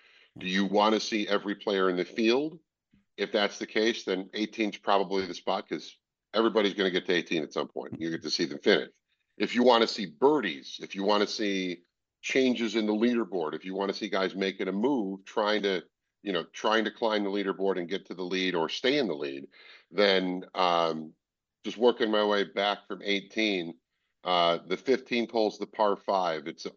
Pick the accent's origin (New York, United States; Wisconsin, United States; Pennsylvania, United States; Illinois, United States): Illinois, United States; Chicago; what I used to do growing up in Chicago, I used to go to the Western Open at Butler National and then Cog Hill.